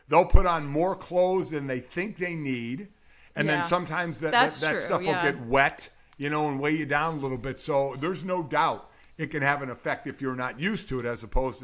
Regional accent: Cleveland, Ohio, United States; also born or lived in South Bend; I mean, listen, I'm from Cleveland and lived in cold places, especially South Bend

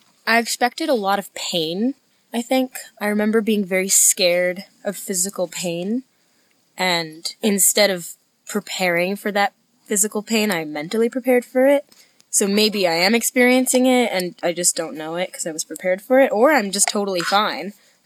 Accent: New York City, New York, United States; I'm from New York City.

